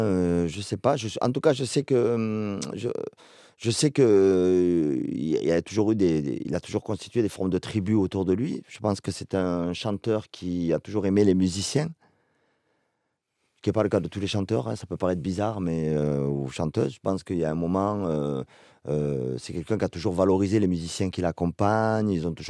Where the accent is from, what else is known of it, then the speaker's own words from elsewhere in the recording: Toulouse, Occitanie, France; nous on est nés à Toulouse et en fait c'est en faisant de la musique qu'on s'est rendu compte à quel point on était d'ici